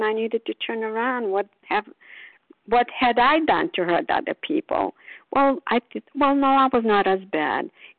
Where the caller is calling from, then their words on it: Port Charlotte, Florida, United States; I'm calling from Port Charlotte, Florida.